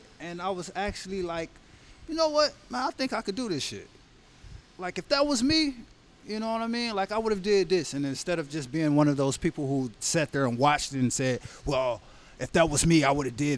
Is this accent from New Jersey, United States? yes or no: no; Cleveland, Ohio, United States; I grew up on the southeast side of Cleveland, Ohio, around, like, the Kinsman area. And it was a rough neighborhood.